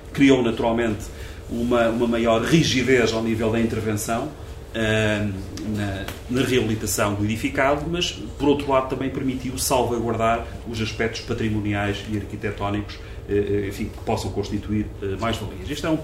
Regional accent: Ovar, Aveiro, Portugal; Bom, e depois um último comentário sobre Ovar, sobre a minha terra.

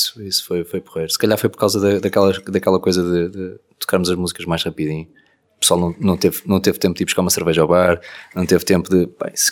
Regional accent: Espinho, Aveiro, Portugal; born there; Eu nasci em Espinho e tenho muita família aqui também em Ovar e em Esmoriz.

